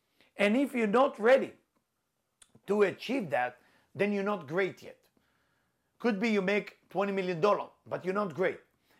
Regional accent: Israel; English is a second language; now in New York, United States; As you can see my accent, you can hear my accent, I'm Israeli. When I moved to the United States, I moved to New York.

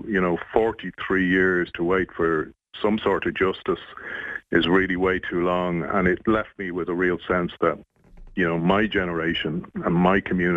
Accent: Dublin, Leinster, Ireland; I grew up on Dublin's north side. This was my community. These were my people

